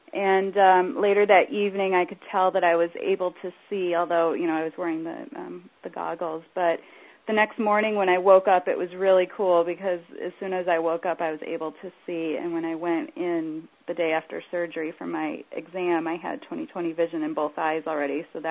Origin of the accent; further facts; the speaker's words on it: Burbank, California, United States; I'm from Burbank, California